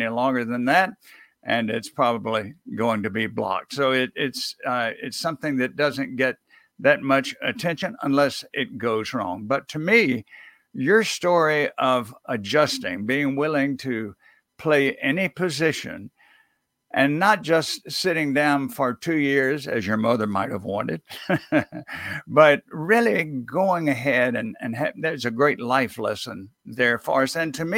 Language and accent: English; Mississippi, United States; I'm from Mississippi originally